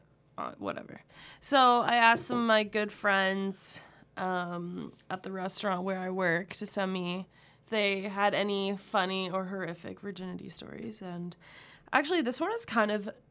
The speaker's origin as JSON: {"language": "English", "town": "Orangeville", "region": "Ontario", "country": "Canada", "said": "Well, because I'm from Orangeville."}